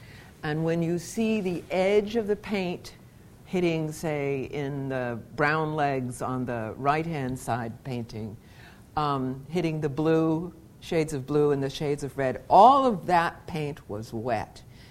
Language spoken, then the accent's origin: English; Atlanta, Georgia, United States; I've been teaching a long time and I've been an artist all my life. I'm from Atlanta.